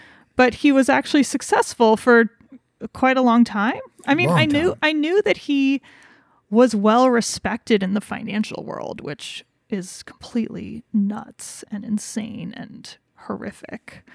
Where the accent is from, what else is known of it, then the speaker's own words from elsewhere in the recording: Wyoming, United States; And it just, because we're from Wyoming, I just love it so much because it's so Wyoming.